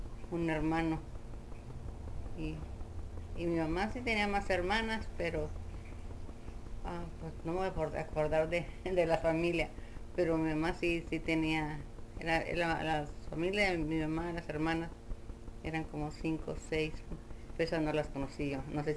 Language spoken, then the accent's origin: Spanish; Los Angeles, California, United States; born there; fue que yo nací ahí en Los Ángeles